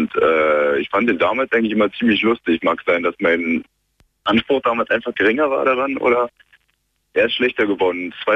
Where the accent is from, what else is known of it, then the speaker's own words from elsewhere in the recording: Brandenburg an der Havel, Brandenburg, Germany; now in Berlin, Germany; Aus Brandenburg an der Havel.